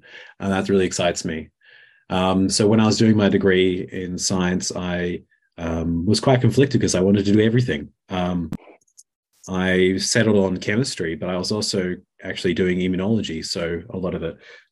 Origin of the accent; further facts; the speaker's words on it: Sydney, New South Wales, Australia; accent: Australian; my Australian accent. So I lived in Australia for most of my life. My wife and I are Australian from Sydney. Did my undergraduate at University of Sydney, then my PhD there.